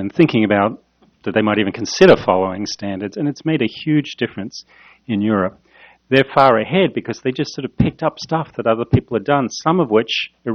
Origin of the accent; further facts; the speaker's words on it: Australia; since I come from a land down under